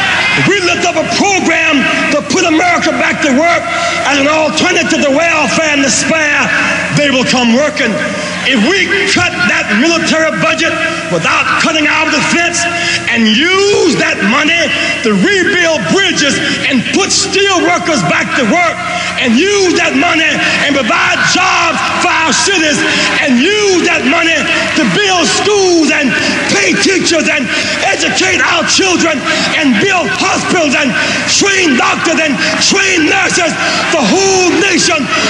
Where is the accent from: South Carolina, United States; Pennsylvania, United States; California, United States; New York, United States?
South Carolina, United States; Greenville; Now, as a child growing up in Greenville, South Carolina, Reverend Sample used to preach ever so often a sermon relating to Jesus